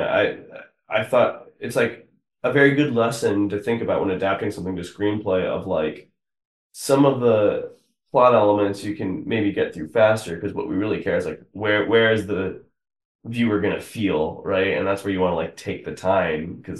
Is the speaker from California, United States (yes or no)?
no; Texas, United States; we can also talk about the Texas authenticity and that representation, since we're both Texan.